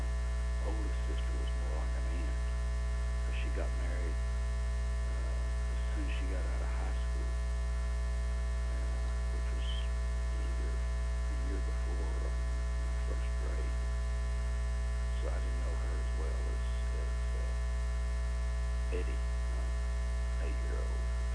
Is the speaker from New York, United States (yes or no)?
no; Brownfield, Texas, United States; born there; I was born in Brownfield on March 3rd, 1944.